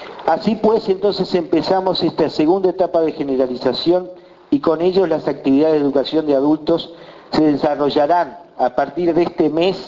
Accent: Uruguay; como uruguayos

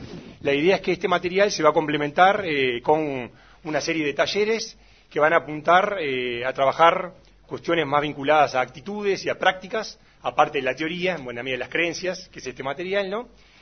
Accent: Uruguay

